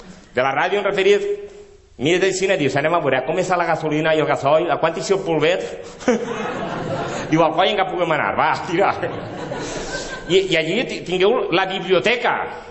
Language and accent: Catalan; Xàtiva, Valencian Community, Spain; jo vinc de dir i diuen, no, que és un poble molt xocotet, però jo soc d'Aixàtiva.